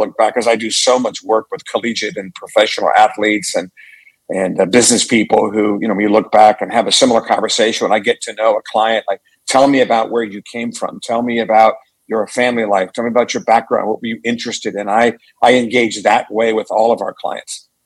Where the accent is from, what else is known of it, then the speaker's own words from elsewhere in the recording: Columbus, Ohio, United States; Yeah, I grew up in Columbus, Ohio, and was passionate about football in particular.